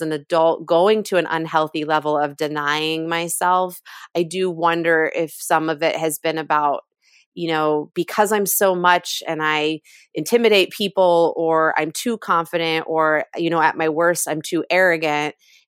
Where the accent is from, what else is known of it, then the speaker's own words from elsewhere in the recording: New Jersey, United States; I tend to say I grew up in Jersey because I was there from 4th grade through my freshman year of high school